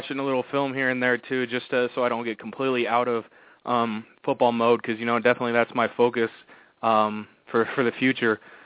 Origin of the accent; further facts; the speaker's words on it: Indianapolis, Indiana, United States; born there; You know, I was born in Indianapolis, actually here at St. Vincent, and I grew up watching Peyton Manning.